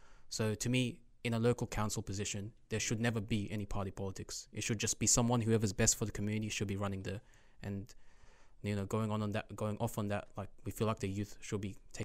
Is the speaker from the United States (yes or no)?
no; Punchbowl, New South Wales, Australia; growing up in Punchbowl, you see quite a lot. And but yeah, you know, our area, you know, it's a very diverse community.